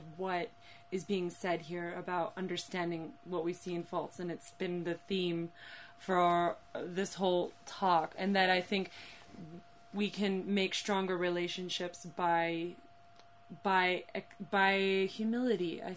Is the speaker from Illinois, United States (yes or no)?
no; New Vrindavan, West Virginia, United States; being a Gurukuli, I grew up in New Vrindavan